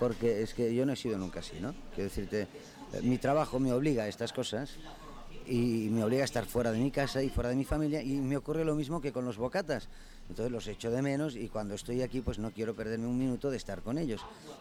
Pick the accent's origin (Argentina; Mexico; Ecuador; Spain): Spain; Catalonia; born there; first language Catalan; Spanish is a second language; me considero gitano y catalán a la vez, porque soy gitano y porque he nacido en Cataluña, en mi casa hablamos catalán, cuando sueño lo hago en catalán y cuando pienso pues lo mismo.